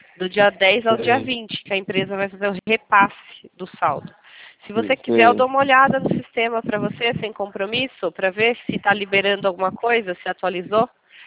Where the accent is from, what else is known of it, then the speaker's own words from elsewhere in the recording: Itatiba, São Paulo, Brazil; eu sou aqui de Itatiba, São Paulo